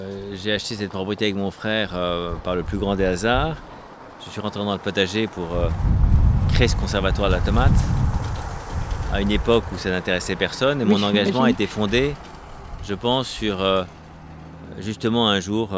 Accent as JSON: {"language": "French", "region": "Normandy", "country": "France", "tie": "born or raised there", "said": "j'ai été élevé aussi en Normandie, dans un potager, dans des fermes, à la laiterie, dans une scierie, dans les bois"}